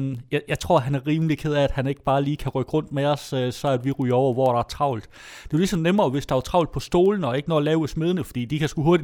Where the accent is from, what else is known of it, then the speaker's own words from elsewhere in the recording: North Denmark Region, Denmark; Jeg er nordjyde.